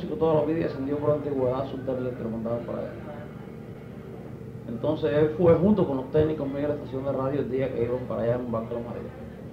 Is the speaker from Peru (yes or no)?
no; Chivirico, Santiago de Cuba, Cuba; yo soy de Chivirico